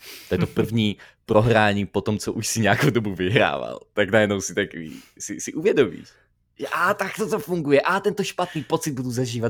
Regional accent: London, United Kingdom; Já jsem vyrůstal v Londýně na základní škole

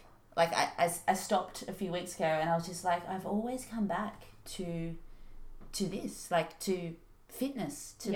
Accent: New South Wales, Australia; So I'm from the Central Coast, New South Wales.

